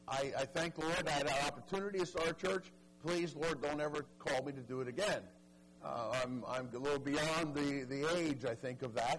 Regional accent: Pennsylvania, United States; I'm from the East Coast, from Eastern Pennsylvania, just north of Philadelphia, and I grew up there, and only child there.

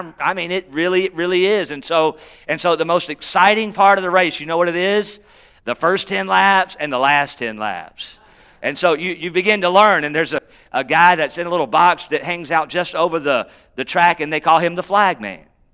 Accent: Charlotte, North Carolina, United States; Now, I grew up in Charlotte, North Carolina, and I grew up under the shadow of the Charlotte Motor Speedway.

